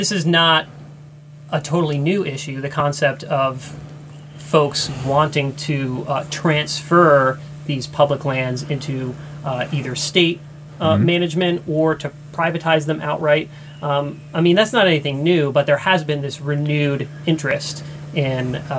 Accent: Massachusetts, United States; I grew up in Northeast in Massachusetts, which is, you know, probably less than 1% publicly owned land.

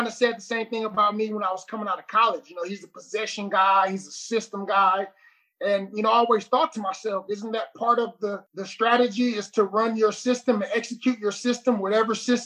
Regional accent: Oakland, California, United States; like you said, man, I grew up in Oakland, California. You know, a lot of drugs, a lot of gangs, a lot of violence.

